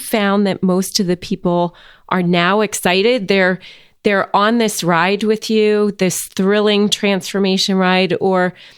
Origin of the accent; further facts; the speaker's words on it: New Jersey, United States; You know, I'm from New Jersey.